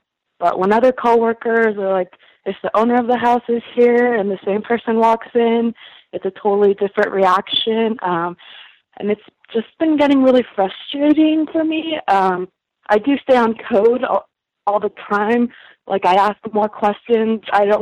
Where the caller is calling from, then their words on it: Renton, Washington, United States; I'm calling from Renton, Washington, and I'm a caregiver